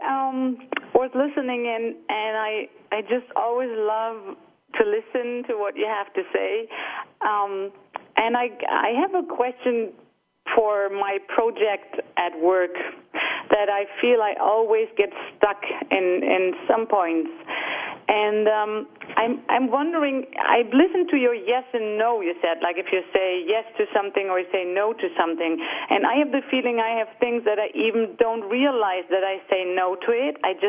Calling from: Hamburg, Germany; From Germany.

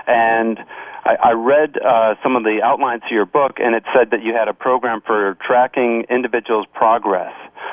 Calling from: Morristown, New Jersey, United States; Morristown, New Jersey.

